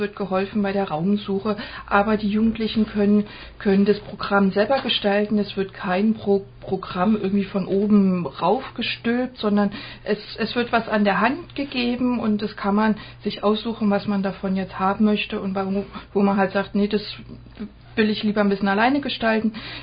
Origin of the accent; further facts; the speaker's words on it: Berlin, Germany; now in Stuttgart, Germany; ich komme ja ursprünglich aus Berlin. Ich bin ja erst seit 98 oder schon seit 98 hier in Stuttgart